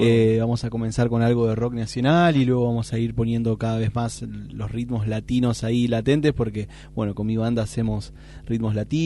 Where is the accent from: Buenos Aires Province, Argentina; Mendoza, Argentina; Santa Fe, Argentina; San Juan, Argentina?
Santa Fe, Argentina; Rosario; Yo soy de la ciudad de Rosario.